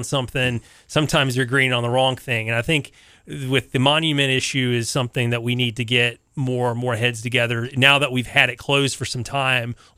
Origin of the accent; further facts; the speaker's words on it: North Carolina, United States; also born or lived in Miami; I'm no stranger to hurricanes. Growing up in North Carolina.